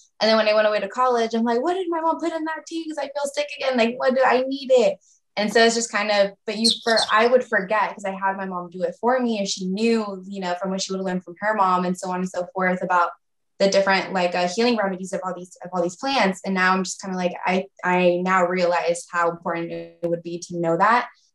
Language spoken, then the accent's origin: English; Chico, California, United States; I'm from Chico, and I didn't even know that existed.